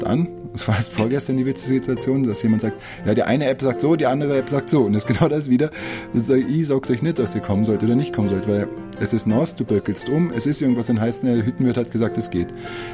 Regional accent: Kassel, Hesse, Germany; moved away as an adult; now in Austria; ich bin ja aus Kassel 2004, ich war 22 Jahre alt

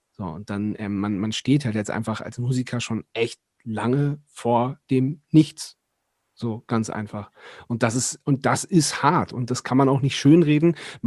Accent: Lower Saxony, Germany; Wir kommen ja da aus dem Landkreis, wo Gorleben ist, dass das Atommüll-Zwischenlager und das geplante Endlager

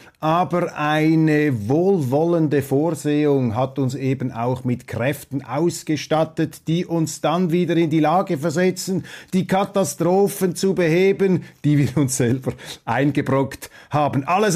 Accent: Switzerland; und das sage ich Ihnen als Schweizer mit deutschem Migrationshintergrund, um hier meine Street Credibility gleich mal wieder mit dem Matterhorn winkend unter Beweis zu stellen

